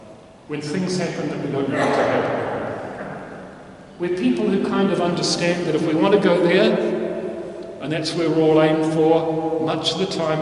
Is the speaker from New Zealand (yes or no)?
yes; Timaru, Canterbury, New Zealand; most of the time when I was growing up in Timaru, this wasn't my parish church.